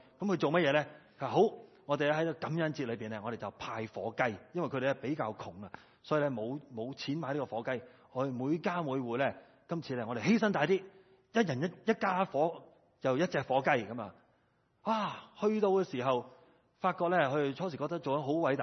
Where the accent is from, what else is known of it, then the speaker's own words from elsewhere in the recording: China; 我们中国人 是一班喜欢做事的人来的，是不是？